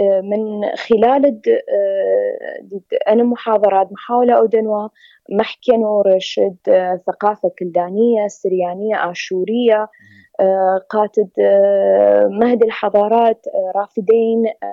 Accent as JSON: {"language": "Arabic", "country": "Iraq", "said": "أنا كعراقية الوحيدة"}